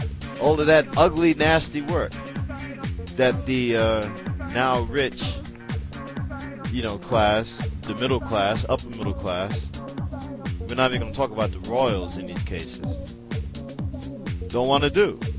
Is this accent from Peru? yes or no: no; Philippines; Something that is very important to us as Filipino people.